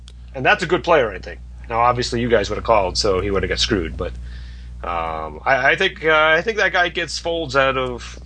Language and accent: English; Cincinnati, Ohio, United States; I was playing 1-2 cash game at the Horseshoe Casino in Cincinnati, my home state.